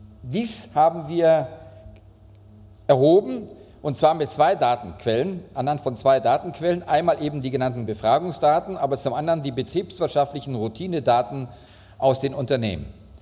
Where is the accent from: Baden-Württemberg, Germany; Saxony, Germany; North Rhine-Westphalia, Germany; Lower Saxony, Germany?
North Rhine-Westphalia, Germany; Natürlich, ich komme aus Westfalen, da ist der Fettweg Europas, da werden die meisten Würste hergestellt.